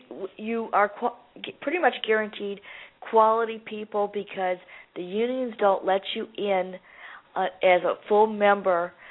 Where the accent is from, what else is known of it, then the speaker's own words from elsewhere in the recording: Oklahoma, United States; I'm supporting my home state. The military series is going to Oklahoma